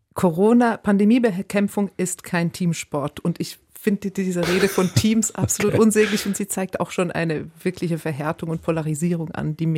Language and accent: German; Switzerland; Aber als Schweizerin würde ich halt auch immer sagen, Demokratie ist so viel mehr als jetzt nur dieser eine Wahlgang.